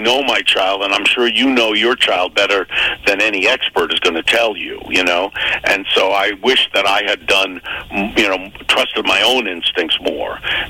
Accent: Bronx, New York, United States; I'm born and raised in the Bronx. I was born four stops away from Yankee Stadium on the D train.

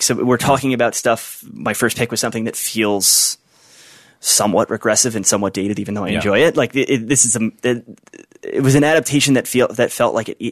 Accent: Philadelphia, Pennsylvania, United States; And then I'm from Philly

